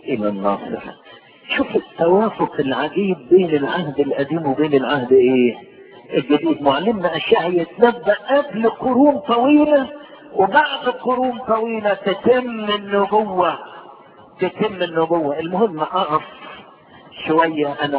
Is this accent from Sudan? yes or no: no; Egypt; ودخل بلدنا مصر